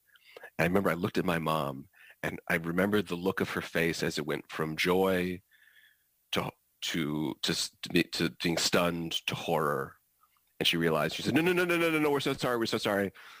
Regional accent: Michigan, United States; Growing up in Michigan, he took me to the Detroit Auto Show once.

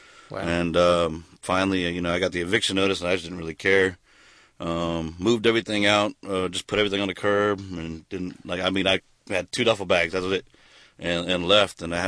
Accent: Maryland, United States; I've moved pretty much all over the nation. Spent most of my time growing up in Maryland, D.C. area. But, I just had a lot of time moving around, get to know a lot of diverse areas

